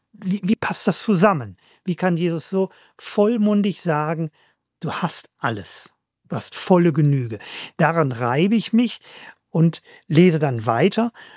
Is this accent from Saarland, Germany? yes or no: no; North Rhine-Westphalia, Germany; wir kommen aus dem Nordgebiet, also der Nordpunkt unseres Bundeslandes liegt nur 20 Kilometer entfernt. Insofern sind wir aus Nordostwestfalen